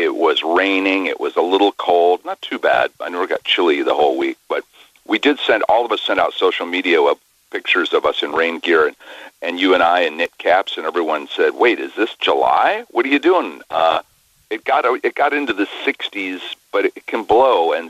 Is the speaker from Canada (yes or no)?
no; Ireland; I'm Irish … obviously, and I had never been to Ireland